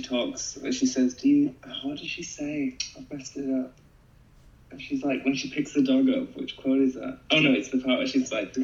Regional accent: United Kingdom; Well, hey, I'm a permanent resident here, but I'm obviously British, but that doesn't matter.

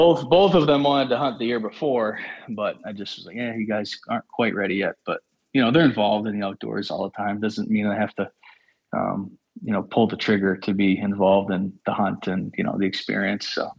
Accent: New Hampshire, United States; also born or lived in New York; Okay, so I'm from New Hampshire. This is where I grew up. I lived in New York for a few years during college, but other than that, I've lived here my whole life.

